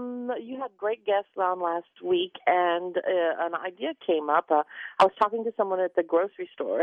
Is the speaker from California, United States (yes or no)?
no; Wichita Falls, Texas, United States; When we were growing up in Wichita Falls, there were all kinds of watermelons, red and yellow and orange, and they were all very sweet and wonderful.